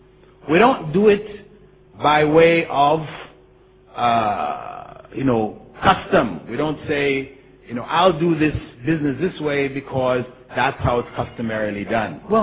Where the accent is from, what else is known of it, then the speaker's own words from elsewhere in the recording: Jamaica; born there; I was born in Jamaica. My father was Presbyterian, my mother was Anglican. I didn't choose to be born in Jamaica to parents of those faiths.